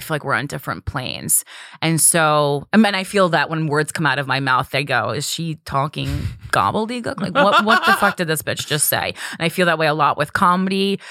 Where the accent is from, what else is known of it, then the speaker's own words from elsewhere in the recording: New Jersey, United States; I'm from New Jersey. I really love people from New Jersey.